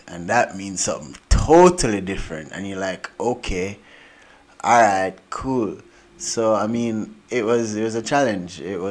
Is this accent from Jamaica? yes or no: yes; Jamaica; Okay, so I grew up in Jamaica, separate, apart from my brothers.